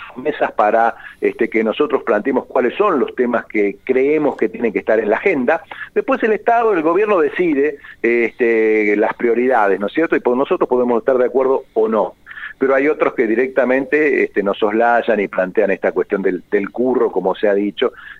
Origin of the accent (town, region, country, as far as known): Argentina